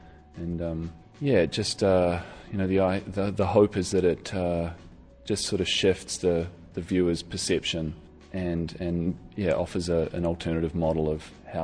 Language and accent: English; Auckland, New Zealand; now in Melbourne, Australia; Well, I'm actually born in New Zealand and raised in Auckland, but now officially an Australian artist